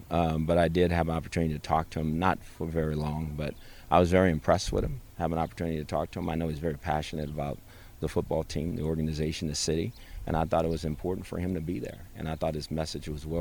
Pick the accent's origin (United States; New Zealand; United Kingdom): United States; West Coast; No, I was not, because I'm from the West Coast